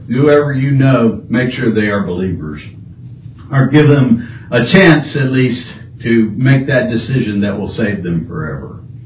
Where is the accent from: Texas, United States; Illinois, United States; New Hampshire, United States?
Texas, United States; I'm a Texan, yeah.